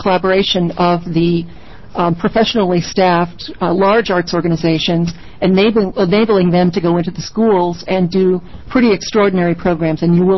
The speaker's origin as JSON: {"language": "English", "town": "Salem", "country": "United States", "tie": "born or raised there", "said": "here in my hometown in Salem"}